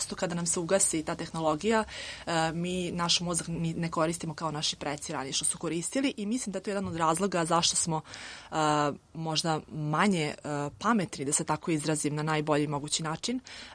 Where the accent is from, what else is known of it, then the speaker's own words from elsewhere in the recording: Novi Sad, Vojvodina, Serbia; Da, ja sam inače iz Novog Sada